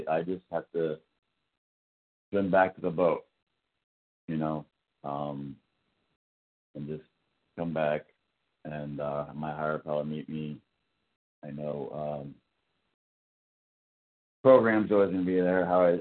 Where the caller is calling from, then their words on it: Florida, United States; from Florida.